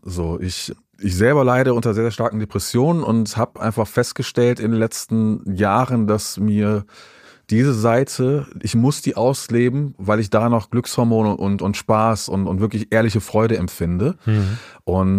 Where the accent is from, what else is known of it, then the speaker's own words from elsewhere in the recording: North Rhine-Westphalia, Germany; aber wir haben ja in Deutschland, da wo ich herkomme, in NRW, gefühlt erst immer im Februar Schnee